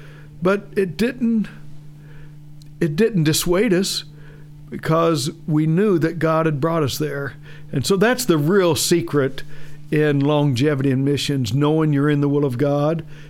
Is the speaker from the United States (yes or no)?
yes; Midwest, United States; Me, I was raised in the Midwest.